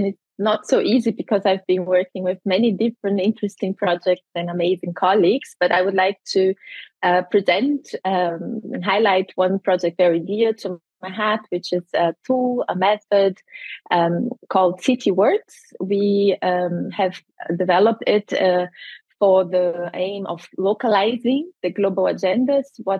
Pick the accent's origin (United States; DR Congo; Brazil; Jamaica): Brazil; English is a second language; moved away as an adult; now in Germany; Was born and raised in Brazil, but I've been living now for half of my life, so 23 years in Germany.